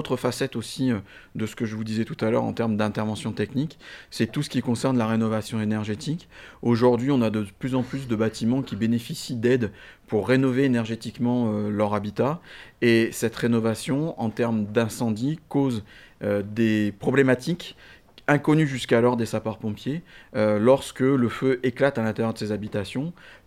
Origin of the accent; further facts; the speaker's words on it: Nouvelle-Aquitaine, France; je suis originaire du département de la Vienne.